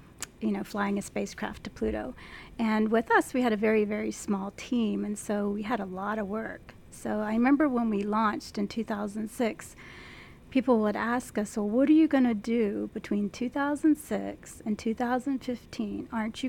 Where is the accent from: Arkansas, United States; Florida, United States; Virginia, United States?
Virginia, United States; Richmond; I am. I'm from Richmond. I grew up here. I was born here. I went to high school here.